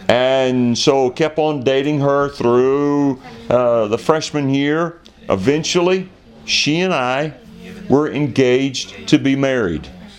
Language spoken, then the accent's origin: English; Sumter, South Carolina, United States; before I left to go back home to Sumter, South Carolina